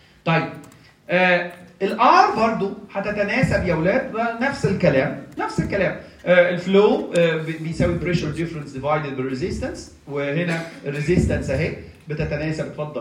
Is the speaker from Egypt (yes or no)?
yes; Egypt; احنا عندنا في مصر دايما الاطباق